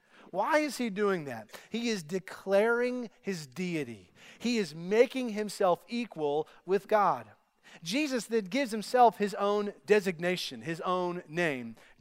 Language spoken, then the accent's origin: English; Kentucky, United States; moved away as an adult; Christy and I moved down here from Kentucky 5 years ago. And we were born and raised in Kentucky.